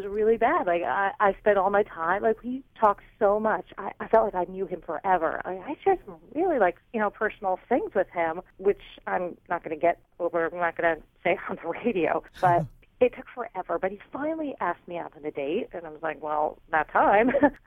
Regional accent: Springfield, United States; I'm from Springfield. I listen to your show all the time.

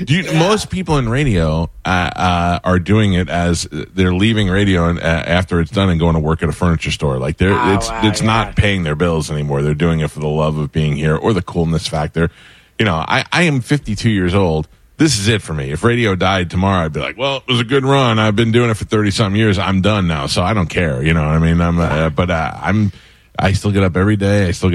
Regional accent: New York, United States; I grew up in New York, and I was

